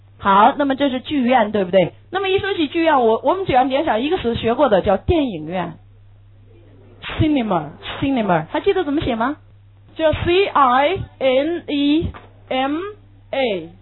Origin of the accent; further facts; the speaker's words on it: Beijing, China; 这就是我们北京人所说的侃，